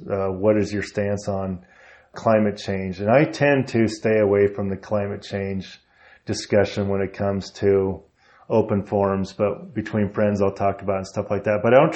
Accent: Sheridan, Wyoming, United States; I grew up in Sheridan.

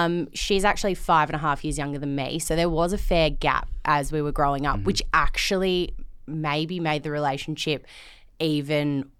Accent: Upwey, Victoria, Australia; We grew up in Upway, doing that so shit, man.

